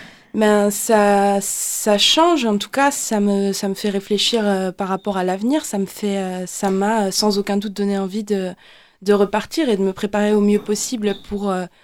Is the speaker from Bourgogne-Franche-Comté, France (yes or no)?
yes; Besançon, Bourgogne-Franche-Comté, France; born there; also born or lived in Latin America; je suis née à Besançon, mais c'est vrai que j'ai un petit peu voyagé, j'ai un petit peu vécu en Amérique latine, et je souhaite repartir là-bas.